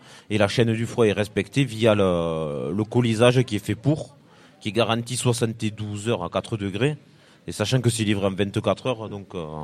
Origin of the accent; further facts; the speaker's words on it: Belcaire, Occitanie, France; Alors nous on vient de Belcaire-Espezel, deux communes du pays de Sceaux, l'autre pays de Sceaux dans les Pyrénées. Donc vu mon accent, je vais mentir à personne, vous avez bien compris qu'on n'est pas d'ici.